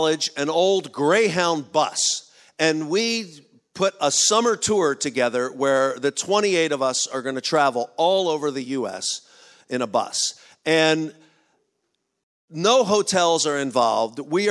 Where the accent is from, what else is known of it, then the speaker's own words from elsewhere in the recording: Philadelphia, Pennsylvania, United States; yes, yes, I grew up in Philadelphia, yes, I love my mother